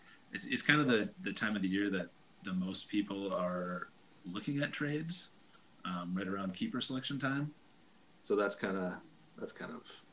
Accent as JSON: {"language": "English", "town": "Redwood Falls", "region": "Minnesota", "country": "United States", "tie": "born or raised there", "said": "Well, most of the league knows me either from growing up in Redwood Falls or going to college at Buena Vista University."}